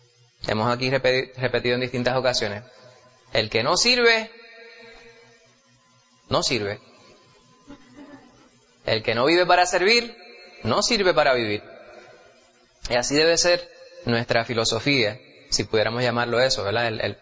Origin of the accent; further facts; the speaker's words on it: New York, United States; yo soy New Yorican dentro de esa categoría, ¿verdad? Yo nací en Nueva York de padres puertorriqueños.